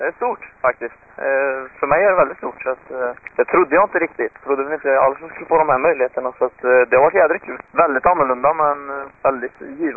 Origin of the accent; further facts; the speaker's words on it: Sweden; Nej men jag åkte som hemma i Sverige.